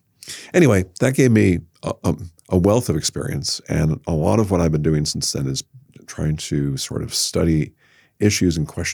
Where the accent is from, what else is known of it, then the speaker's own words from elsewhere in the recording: Indiana, United States; Well, I mostly grew up in Northwest Indiana. Lake County, Indiana is sort of a suburb of Chicago, but the area I grew up in was pretty rural. And it was entirely white.